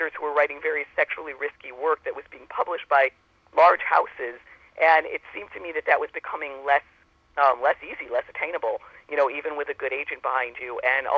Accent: Chicago, Illinois, United States; Yes, well, I'm from Chicago. I lived away for 8 years, but I'm back in Chicago now.

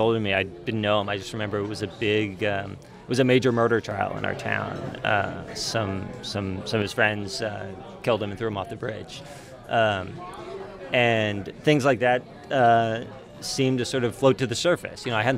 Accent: Maryland, United States; There's a Roy Rogers about 5 minutes from the house where I grew up in Maryland.

